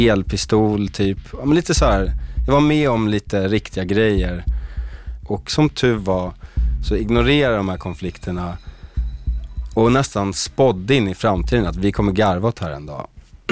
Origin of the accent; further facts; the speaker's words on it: Lidingö, Stockholm County, Sweden; jag är från Lidingö då